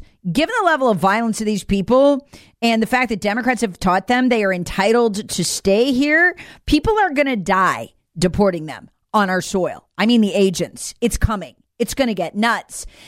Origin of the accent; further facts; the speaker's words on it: South Carolina, United States; my home state of South Carolina